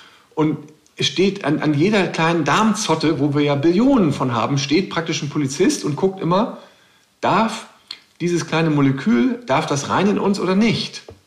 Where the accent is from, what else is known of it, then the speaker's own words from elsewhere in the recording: Hamburg, Germany; ich bin auch in Hamburg groß geworden, da hatte ich jetzt einen Garten.